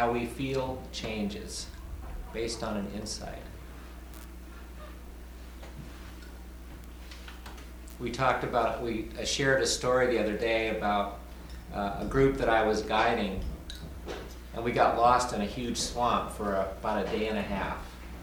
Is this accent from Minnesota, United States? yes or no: yes; Minnesota, United States; I grew up in Minnesota, and I've spent roughly 10 years each working as a wilderness guide in various parts of the country